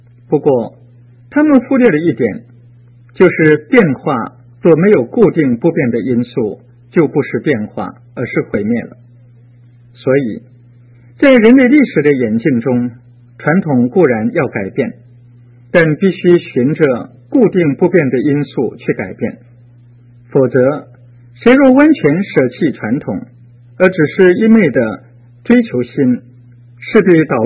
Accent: China; 就像你、我们都是中国人，属于中国文化的集体，我们都生活在中国文化的传统里

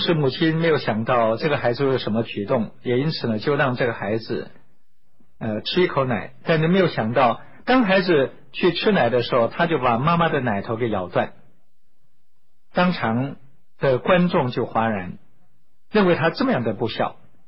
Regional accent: China; 我们中国人也常说，举头三尺有神明

